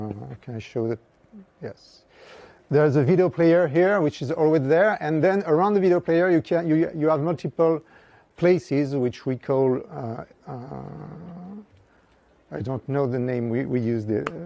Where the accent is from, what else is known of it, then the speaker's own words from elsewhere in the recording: Nantes, Pays de la Loire, France; English is a second language; So I'm from France, from Nantes